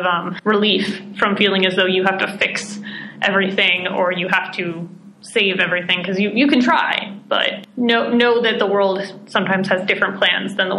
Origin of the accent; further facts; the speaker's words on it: California, United States; And I mean, I grew up in Silicon Valley.